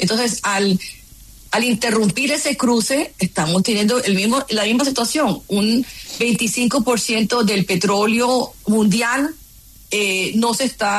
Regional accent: Barranquilla, Atlántico, Colombia; born or raised there; also born or lived in San Marcos, Sucre; now in London, United Kingdom

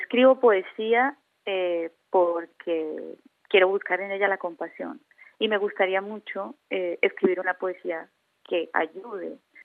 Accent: Barrancabermeja, Santander, Colombia; viviendo en Barranca Bermeja, Santander, de donde yo soy, donde en esa época era muy difícil acceder a libros.

